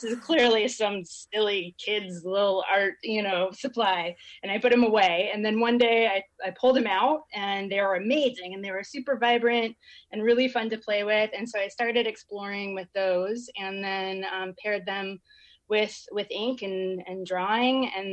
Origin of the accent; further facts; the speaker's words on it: Juneau, Alaska, United States; And I grew up here in Juneau, left for a long time, didn't ever expect to be here as an adult, but here I am.